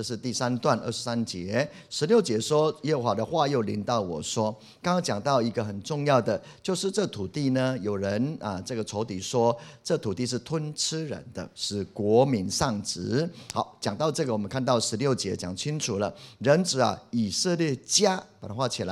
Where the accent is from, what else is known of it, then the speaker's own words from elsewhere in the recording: Puli, Nantou County, Taiwan; 我从小住在很漂亮的地方，就埔里嘛，山明水秀嘛。